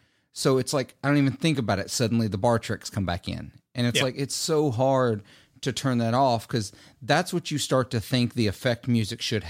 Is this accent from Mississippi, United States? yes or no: yes; Mississippi, United States; It's like I grew up playing blues gigs. I'm from the Mississippi Delta. It's to be expected.